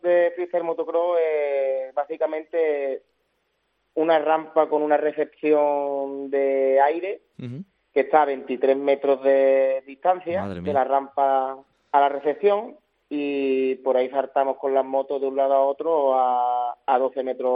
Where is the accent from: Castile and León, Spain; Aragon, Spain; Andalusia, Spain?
Andalusia, Spain; Lantejuela; aquí en mi zona, en mi pueblo, en la Antejuela